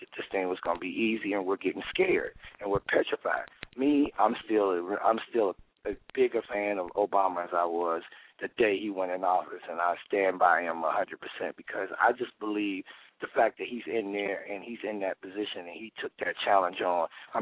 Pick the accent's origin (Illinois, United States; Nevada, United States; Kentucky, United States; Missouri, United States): Illinois, United States; Chicago; now in Atlanta, United States; Of course, I'm from Chicago. I now live in Atlanta.